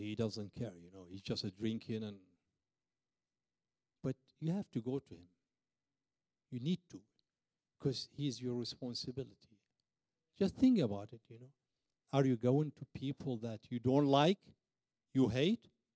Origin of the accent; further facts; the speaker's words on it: Iraq; English is a second language; you know, I came from Iraq and to meet this lady